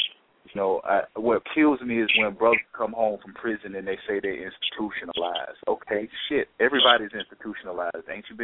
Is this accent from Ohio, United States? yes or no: no; South Carolina, United States; I'm from South Carolina, bro. I spend a little time out west.